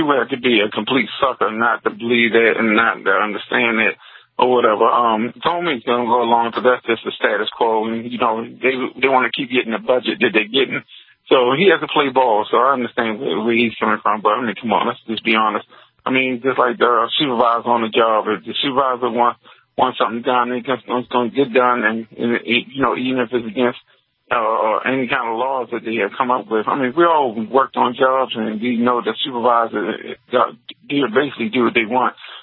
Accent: Queens, New York, United States; Well, our family, we're from Queens, New York.

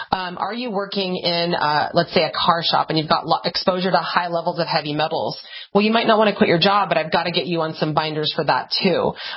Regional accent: California, United States; I'm from Northern California myself, so hi. I don't live there now

